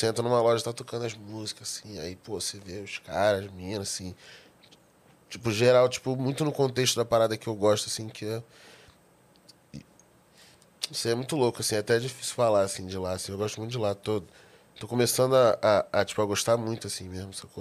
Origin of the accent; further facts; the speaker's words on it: Rio de Janeiro, Brazil; Sou do Rio.